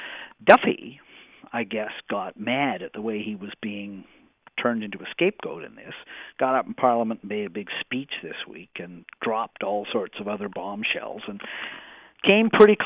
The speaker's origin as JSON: {"language": "English", "country": "Canada", "said": "And I guess as a Canadian, I go, where are we?"}